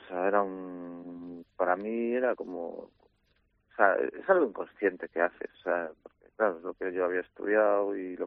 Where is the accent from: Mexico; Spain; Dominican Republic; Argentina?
Spain; Vigo, Galicia; also born or lived in Madrid, Spain; yo soy de Vigo, estaba estudiando en Madrid cine